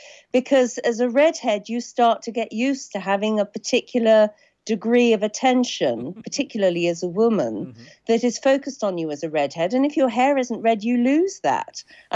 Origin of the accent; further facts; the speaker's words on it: East of England, United Kingdom; I grew up in Suffolk like … I went to a small village school like